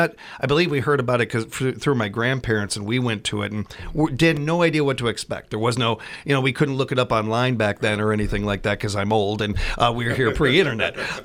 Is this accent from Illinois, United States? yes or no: yes; Chicago, Illinois, United States; I mean, we're from the city. We're from Chicago